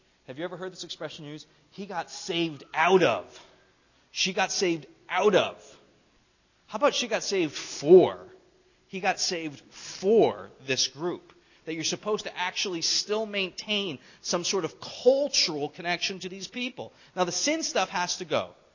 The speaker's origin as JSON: {"language": "English", "region": "New York", "country": "United States", "said": "But I'm from New York State. We're not just blue, we're midnight blue, okay?"}